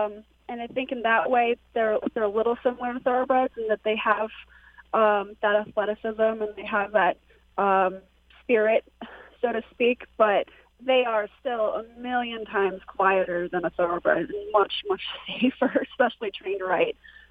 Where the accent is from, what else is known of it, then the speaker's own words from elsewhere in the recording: New Hampshire, United States; I grew up with horses in New Hampshire, as was already stated.